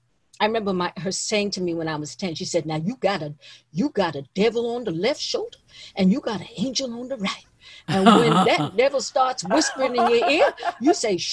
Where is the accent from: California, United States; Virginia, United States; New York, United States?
New York, United States; So, but I grew up in New York, you know, I grew up in New York.